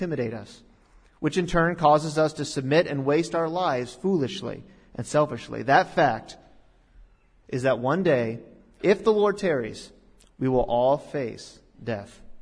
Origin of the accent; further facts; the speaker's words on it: Florida, United States; It's freezing cold out there, man. I'm from Florida.